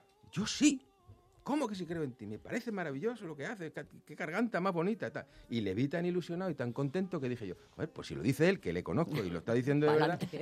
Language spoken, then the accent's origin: Spanish; Andalusia, Spain; also born or lived in Madrid; Yo soy madrileño de nacimiento y andaluz de crecimiento.